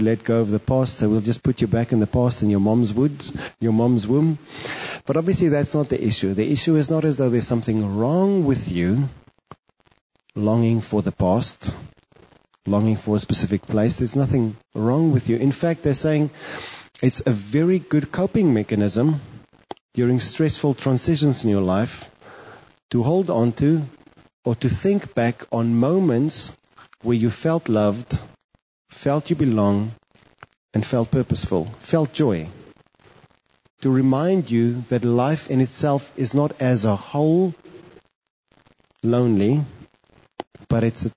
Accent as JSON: {"language": "English", "region": "Northern Cape", "country": "South Africa", "tie": "born or raised there", "said": "Or like when I grew up in the Northern Cape, in the desert"}